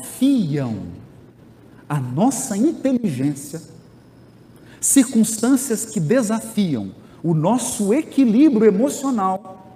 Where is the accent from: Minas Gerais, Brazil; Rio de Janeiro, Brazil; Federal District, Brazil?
Minas Gerais, Brazil; Para mim, que sou de Minas e que só vê montanhas, chegar aqui e contemplar esse rio já é alegria.